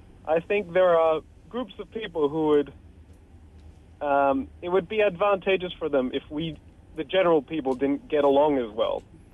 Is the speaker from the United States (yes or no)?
no; Malaysia; moved away as an adult; I grew up here in Malaysia, moved overseas for a number of years, and then came back.